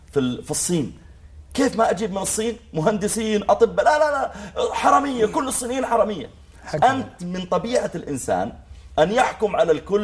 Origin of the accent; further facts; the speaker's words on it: Saudi Arabia; قلت والله أنا I'm from Saudi Arabia.